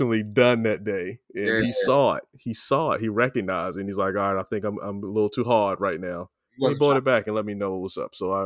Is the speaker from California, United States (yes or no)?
no; Maryland, United States; I was stationed in Alaska. I'm from Maryland, so, and this is in the 90s.